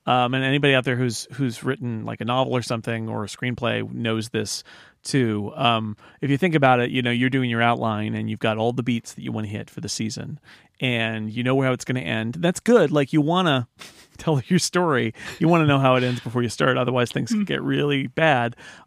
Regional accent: California, United States; Anyway, as a Californian, I got very confused by some of the geography going on there.

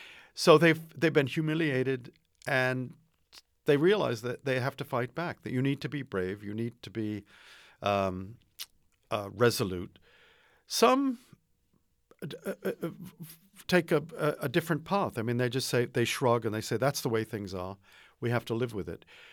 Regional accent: Medford, Massachusetts, United States; born there; I was raised to be very respectful of older people. I was born in Medford, Massachusetts, and the idea of calling an older person by their first name was just unthinkable.

